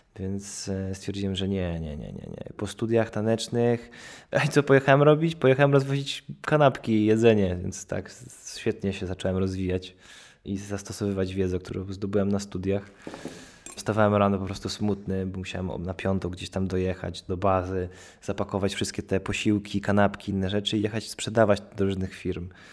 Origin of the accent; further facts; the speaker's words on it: Nowiny, Lublin Voivodeship, Poland; Pochodzę spod Chełma, z małej miejscowości nazwanej Nowiny. Mam 25 lat